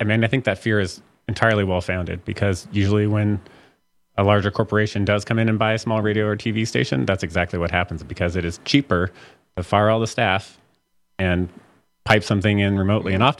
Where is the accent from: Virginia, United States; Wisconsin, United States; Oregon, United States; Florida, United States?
Oregon, United States; also born or lived in Northern California; So I think, so I grew up in Southern Oregon and Northern California, actual Northern California, not the Bay Area, but Northern California.